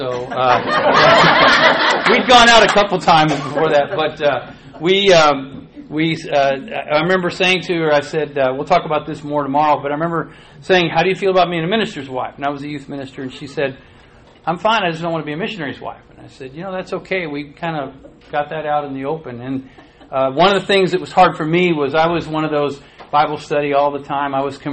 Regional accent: Portland, Oregon, United States; And we're from Portland, Oregon, the Agape Church of Christ.

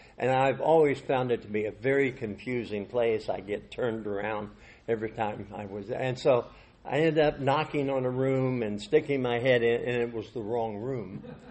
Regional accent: Des Moines, Iowa, United States; I grew up in the Midwest in Des Moines, Iowa.

